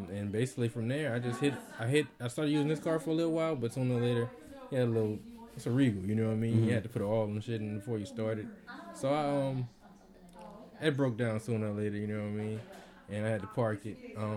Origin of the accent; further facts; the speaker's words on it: Louisiana, United States; And I'm like, yo, I'm from Louisiana.